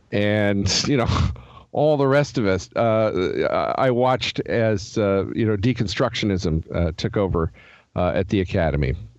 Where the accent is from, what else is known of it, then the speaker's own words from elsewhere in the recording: Seattle, Washington, United States; And I'm from Seattle, which is the least church city and the least church state in the nation.